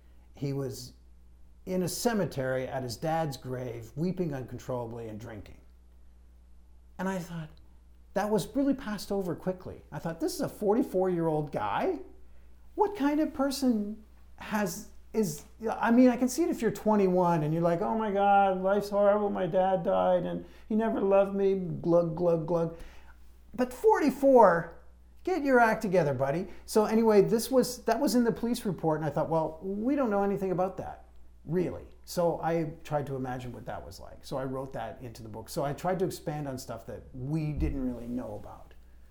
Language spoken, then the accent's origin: English; Toronto, Ontario, Canada; I said I was from Toronto.